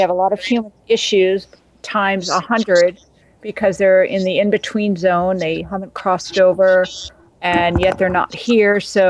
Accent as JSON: {"language": "English", "region": "New York", "country": "United States", "said": "So, I'm from New York, and yeah, I'm jealous that you're there."}